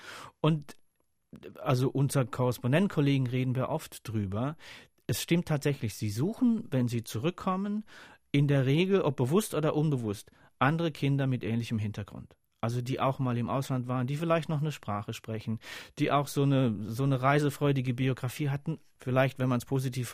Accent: Nünschweiler, Rhineland-Palatinate, Germany; also born or lived in Thaleischweiler-Fröschen; Ich bin in Talfröschen geboren. Der Ort hieß Talfröschen. Ich bin in Nünschweiler aufgewachsen. Das waren Orte, die hatten so alle zwischen 500 und 1000 Einwohner.

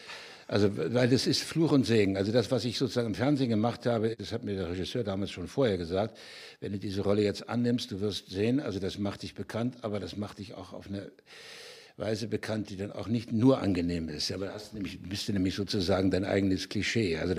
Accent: Kassel, Hesse, Germany; also born or lived in Schleswig / Ahrensburg; ich wurde dann nur geboren in Schleswig und dann wohnte ich ganz kurz in Ahrensburg, das ist bei Lübeck, und da war ich dann 6 oder 7, da zogen wir um nach Kassel. Da wurde ich da eingeschult. Ich habe meine gesamte Jugend in dieser furchtbar langweiligen Stadt Kassel verbracht.

